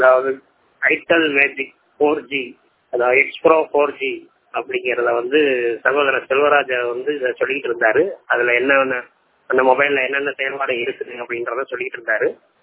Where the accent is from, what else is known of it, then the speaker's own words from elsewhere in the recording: Tamil Nadu, India; நான் விருதுநகர் மாவட்டத்தைச் சேர்ந்தவன். நான் ஒரு முழு கண் பார்வையற்ற ஒரு மாற்றுத்திறனாளி.